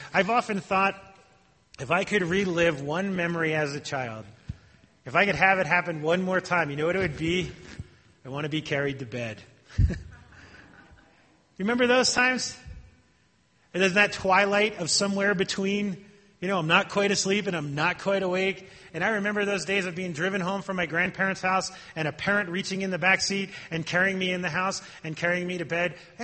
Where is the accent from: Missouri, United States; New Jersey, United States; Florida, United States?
New Jersey, United States; if I were in my hometown in New Jersey, and they saw those two things on the slide growing up in my hometown